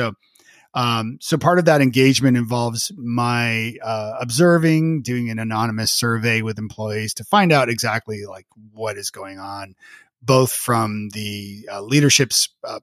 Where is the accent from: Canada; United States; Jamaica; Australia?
Canada; I'm Canadian.